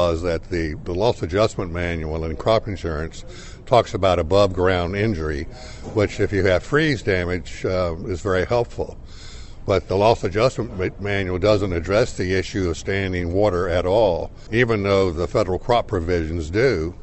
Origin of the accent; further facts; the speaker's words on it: Lakeland, Florida, United States; I'm an attorney from Lakeland, Florida.